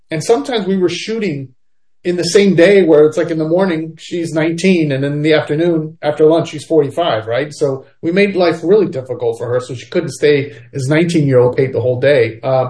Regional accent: Tampa, Florida, United States; Yeah. Well, you know, I am partial to Tampa because I grew up here. And I was born here in Barco, which is on the outskirts of Tampa. But I was raised here.

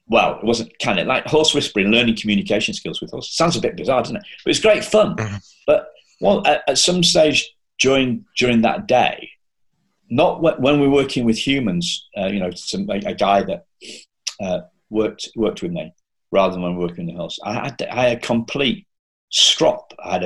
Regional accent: Wrexham, Wales, United Kingdom; born there; Anyway, then found out that I was born in Wrexham.

